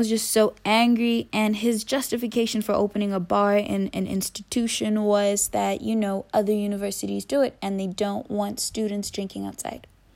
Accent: KwaMashu, KwaZulu-Natal, South Africa; I grew up in the suburbs, but I also grew up Ikasi. I grew up in the ghetto. I grew up Kwamashu. I grew up in Malvern. I also grew up in Belgravia.

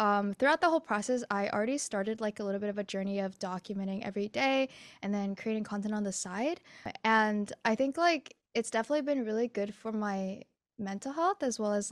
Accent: United States; now in Canada; I am currently in Canada, but I'm from the US.

